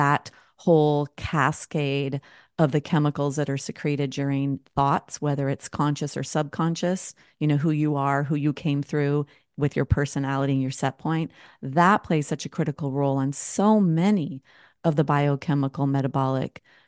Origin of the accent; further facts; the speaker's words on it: United States; my parents are Scottish. I was born and raised in America, but I'm actually 100% Scottish.